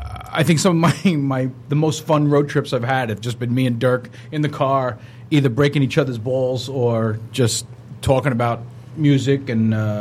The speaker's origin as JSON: {"language": "English", "region": "New York", "country": "United States", "said": "I'm from New York. I didn't even know that."}